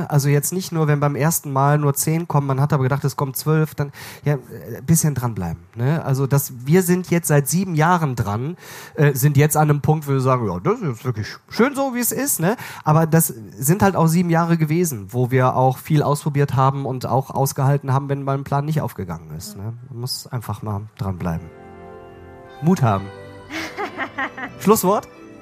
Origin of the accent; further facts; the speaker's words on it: Rhineland, Germany; aber bei uns im Rheinland ist das ja schon noch so, da hat schon jede Familie in den kleinen Vororten, die haben ihren Platz und da sitzen die immer.